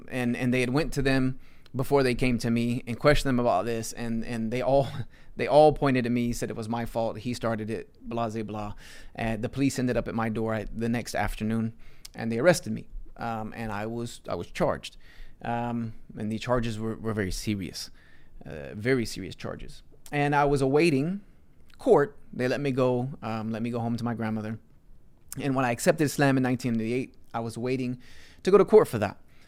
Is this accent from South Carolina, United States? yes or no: yes; Greenville, South Carolina, United States; Ridgedale is about as far away from my hometown of Greenville that you can get.